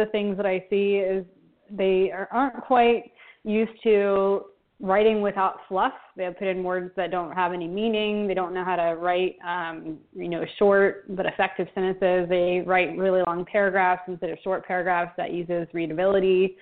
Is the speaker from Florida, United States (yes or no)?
yes; Florida, United States; now in Buenos Aires, Argentina; I'm in Buenos Aires, Argentina, but I grew up in Florida, so yes.